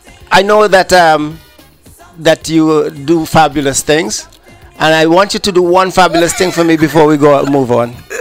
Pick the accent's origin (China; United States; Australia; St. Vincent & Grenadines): St. Vincent & Grenadines; Stubbs, Charlotte; I'm from St. Vincent, and I come from the Mango Village. You know the Mango Village of St. Vincent?